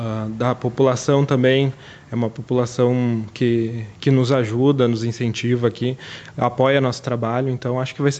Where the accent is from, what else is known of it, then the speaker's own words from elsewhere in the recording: Cruz Alta, Rio Grande do Sul, Brazil; moved away as an adult; also born or lived in Santa Maria; now in Lagoa Vermelha, Brazil; Então, eu sou natural de Cruz Alta, sou daquela região lá. morei até meus 18 anos em Cruz Alta, depois fui para a base aérea de Santa Maria